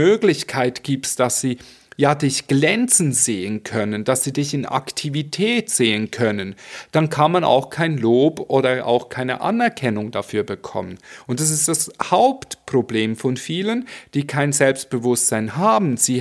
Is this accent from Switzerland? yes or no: yes; Switzerland; first language Swiss German; ich war Schweizer, also ich bin immer noch Schweizer, aber meine Muttersprache ist Schweizerdeutsch. Ich war aber in Deutschland auf einer Schauspielschule und damals hatte ich noch so diesen Hardcore … Akzent in meinem Hochdeutsch.